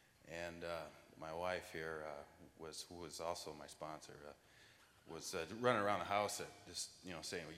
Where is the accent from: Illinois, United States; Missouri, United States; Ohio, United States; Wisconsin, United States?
Wisconsin, United States; Janesville; I'm from Janesville, Wisconsin, which is just a couple hours from here.